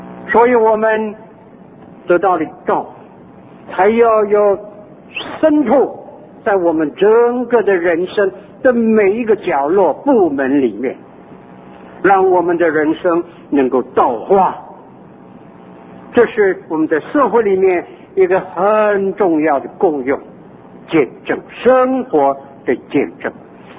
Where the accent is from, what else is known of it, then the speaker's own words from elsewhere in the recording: Qingdao, Shandong, China; 我的故乡山东青岛